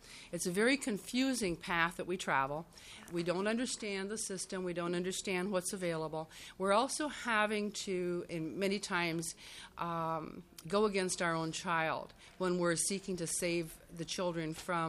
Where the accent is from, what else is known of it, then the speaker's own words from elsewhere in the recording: Elk River, Minnesota, United States; I'm from Elk River, Minnesota.